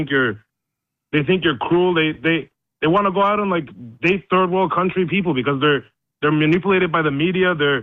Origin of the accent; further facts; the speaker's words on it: Canada; now in Cyprus; I'm Canadian, but I live in Cyprus.